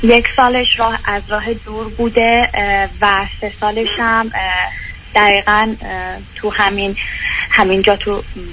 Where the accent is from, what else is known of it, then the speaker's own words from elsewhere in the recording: Iran; moved away; من تقریبا 3 ساله که از ایران مهاجرت کردم.